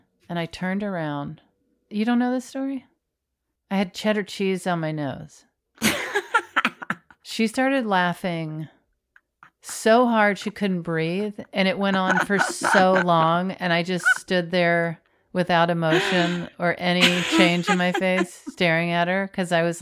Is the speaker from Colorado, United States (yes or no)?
no; Florida, United States; And I'm from Florida.